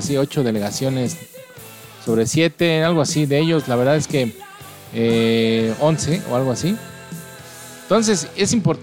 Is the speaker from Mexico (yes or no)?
yes; Mexico; Como mexicano que somos